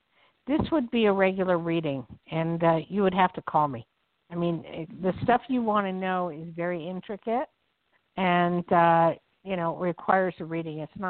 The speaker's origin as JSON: {"language": "English", "region": "New Jersey", "country": "United States", "also_born_or_lived": "New York", "said": "I mean, I'm from Jersey, and I've been in New York all my life"}